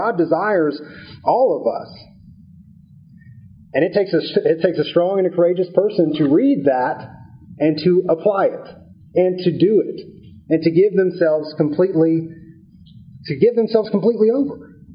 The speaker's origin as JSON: {"language": "English", "country": "United States", "said": "As an American, as a nation, we have taken on this title of brave."}